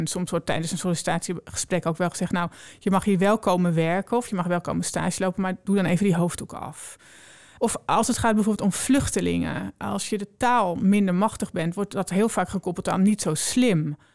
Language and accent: Dutch; Netherlands; Ik denk dat wij als Nederlanders best wel verwend zijn.